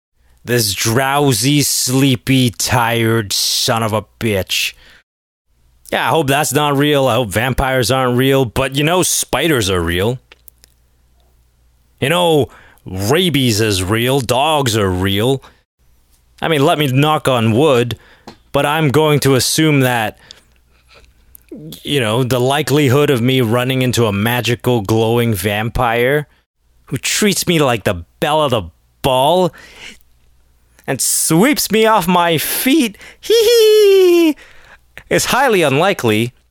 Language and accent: English; Canada; now in Australia; I'm just going to suck this up and carry on my day and not come home to Canada after the fire.